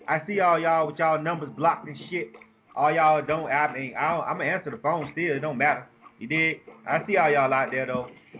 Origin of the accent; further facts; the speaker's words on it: Florida, United States; I'm from Florida. A lot of motherfuckers get down with the seafood down there.